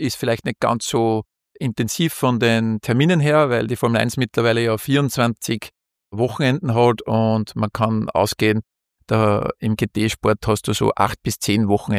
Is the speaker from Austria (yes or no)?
yes; Losenstein, Upper Austria, Austria; also born or lived in Linz; ich bin in Linz aufgewachsen, ich bin eigentlich im Ennstal aufgewachsen, bis zur 4. Klasse Volksschule in Losenstein. Das ist in der Nähe von Steyr. Und bin dann nach der Volksschule nach Linz gekommen, ins Aloysianum.